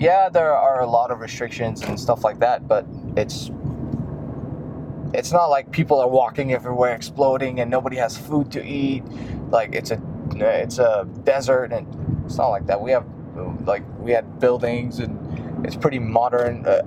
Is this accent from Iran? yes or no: yes; Iran; moved away; I'm half Indian and I'm half Persian. I came from Iran a couple years ago. I came here in 2015.